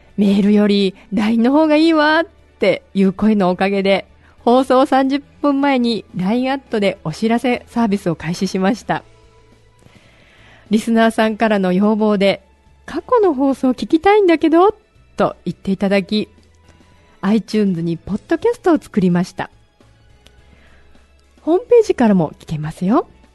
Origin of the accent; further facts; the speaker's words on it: Kadoma, Osaka, Japan; 私の地元門真で